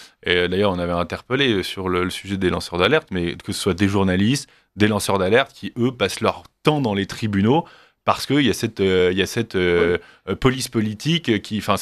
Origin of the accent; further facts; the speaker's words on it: Flanders, Belgium; Je suis flamand, ouais.